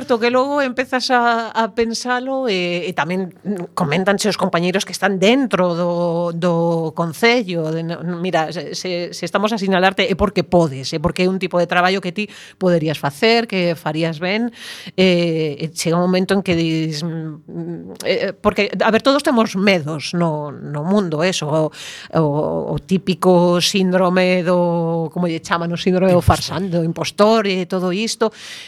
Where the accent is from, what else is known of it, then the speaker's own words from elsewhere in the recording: A Coruña, Galicia, Spain; eu son coruñesa de toda a vida